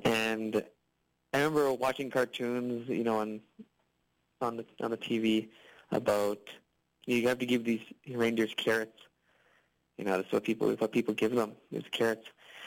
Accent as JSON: {"language": "English", "town": "Fishing Lake Metis Settlement", "region": "Alberta", "country": "Canada", "said": "I'm from the Fishing Lake Métis Settlement. It is protected land that we negotiated with the province in the province of Alberta. It's the only protected Métis land in the country, actually."}